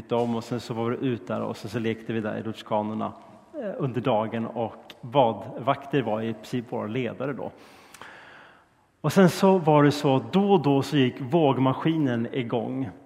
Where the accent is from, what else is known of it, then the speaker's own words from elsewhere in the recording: Stockholm, Stockholm County, Sweden; Och jag är på sommarfritids i Stockholm där jag växte upp.